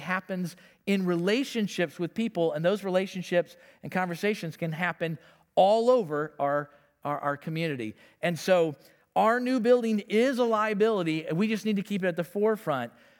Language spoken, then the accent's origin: English; Florissant, Missouri, United States; I was born and raised in St. Louis, okay? Northwest Hospital, right? I'm from Florissant.